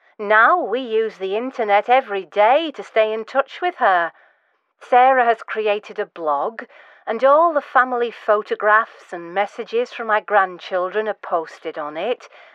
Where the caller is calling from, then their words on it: Manchester, North West England, United Kingdom; I'm calling from Manchester.